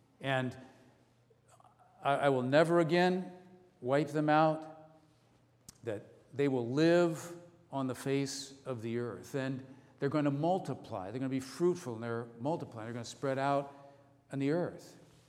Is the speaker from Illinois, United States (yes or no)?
no; Ohio, United States; You know, I grew up in Ohio in an area where it's very flat.